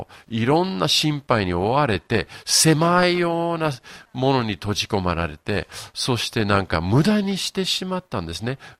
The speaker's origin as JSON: {"language": "Japanese", "town": "Yokohama", "region": "Kanagawa", "country": "Japan", "tie": "born or raised there", "said": "昨日、友達と一緒に横浜、行ったんです。そして、自分の実家どうなってるのかと見たり、そして友達と一緒に私の、中学校、高校、行って"}